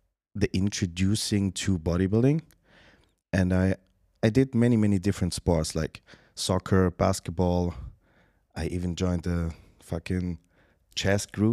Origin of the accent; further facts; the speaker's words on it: Heidelberg, Baden-Württemberg, Germany; Yeah, I grew up in Germany in a very, like, a beautiful, the most beautiful city ever. You can't find any more, like, that's a absolute beauty. It's called Heidelberg.